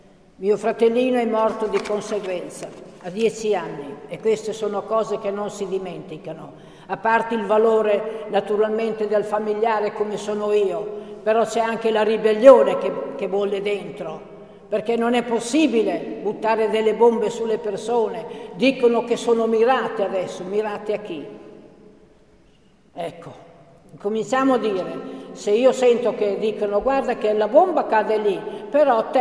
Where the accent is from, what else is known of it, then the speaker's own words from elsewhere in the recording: Ferrara, Emilia-Romagna, Italy; io vengo da Ferrara